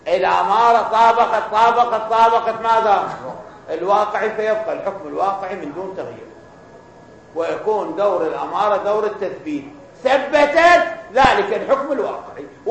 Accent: Iraq; أو شوف السياسة شلون تتدخل عندنا بالعراق

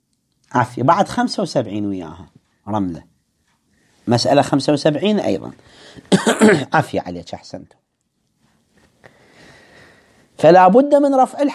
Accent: Iraq; يعني هاي المصطلحات عندنا في العراق تستعمل

